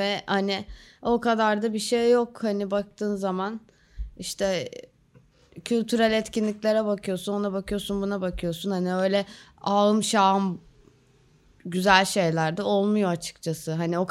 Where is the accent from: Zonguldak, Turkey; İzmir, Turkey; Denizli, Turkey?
İzmir, Turkey; Ama yani biz de bu gevşeklik içinde büyüdük. Böyle olmadık ama yani sonuçta. Yani, ama İzmir'de genel bir gevşeklik var bu şekilde.